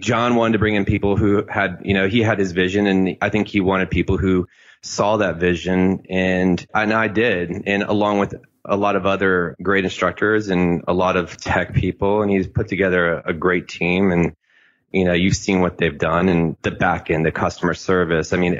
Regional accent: Tampa, Florida, United States; So I grew up in Tampa. So I came down here and I've been here for, like I said, for less than a year.

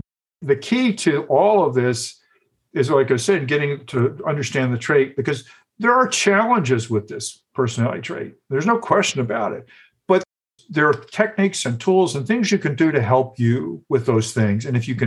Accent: Southern US, United States; It was just something I picked up growing up in the South.

